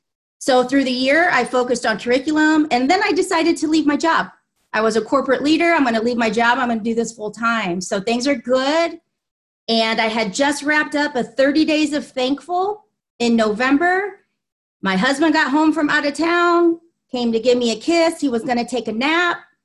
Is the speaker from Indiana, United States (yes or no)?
yes; Indiana, United States; Like you said, I'm from Indiana. So I'm a northerner.